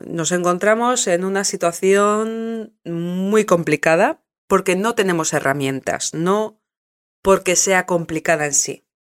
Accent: Basque Country, Spain; born there; Yo nací en el País Vasco

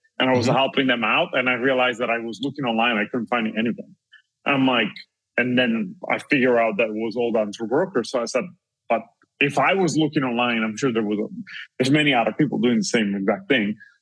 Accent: Italy; moved away as an adult; now in United States; I was born and raised in Italy and moved to the United States when I was 21, so about 15 years ago.

